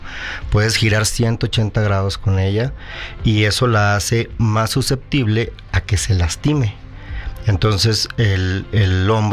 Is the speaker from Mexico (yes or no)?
yes; Chihuahua, Mexico; now in San Luis Potosí, Mexico; Soy originario de Chihuahua y tengo aquí radicando en San Luis Potosí ya 15 años.